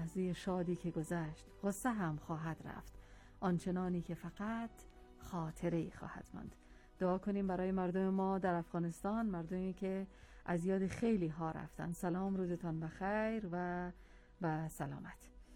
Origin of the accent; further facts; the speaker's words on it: Iran; من به عنوان یک ایرانی شاهد هستم